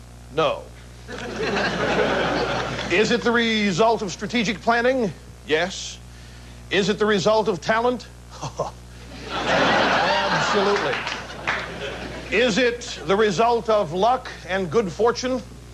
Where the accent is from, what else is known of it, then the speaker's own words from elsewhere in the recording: Midwest, United States; born there; I was born in the Midwest. I have what I consider to be traditional, good old family values.